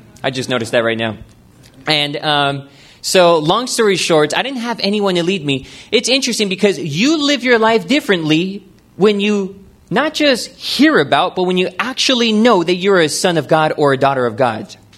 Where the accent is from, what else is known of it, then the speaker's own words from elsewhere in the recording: San Jose, California, United States; I was born and raised in East San Jose, California.